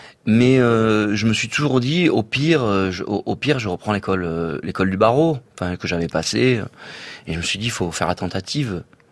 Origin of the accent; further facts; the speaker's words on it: Provence-Alpes-Côte d'Azur, France; accent: bas-alpin; c'était un peu mon côté basalpin, mon côté petit accent.